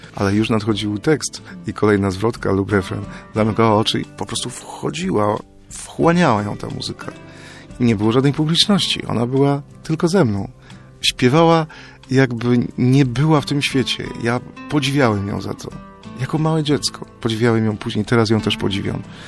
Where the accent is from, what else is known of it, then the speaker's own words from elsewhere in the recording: Kalisz, Greater Poland Voivodeship, Poland; ja się urodziłem i wychowałem w Kaliszu, to żadna tajemnica i określam siebie jako kaliszanina, który mieszka w różnych miejscach. Bo w różnych miastach Polski mieszkałem, czasem trochę pomieszkuję za granicą.